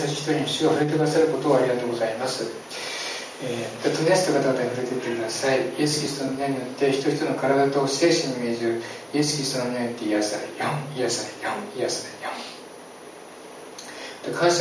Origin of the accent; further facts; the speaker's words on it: Nagano, Japan; 私だったら例えば長野県に生まれて、本当の周りは大阪なんですけど、長野県で育って、で日本人として育ってきてですね、日本文化の中にどっぷりと使っていて